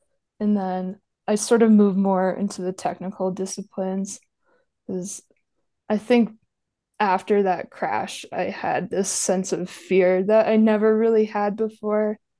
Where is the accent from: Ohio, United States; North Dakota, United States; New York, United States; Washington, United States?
New York, United States; Saranac Lake; yeah, I'm actually from the Northeast originally. I'm from a small town called Saranac Lake, which is right outside the Olympic Village of Lake Placid.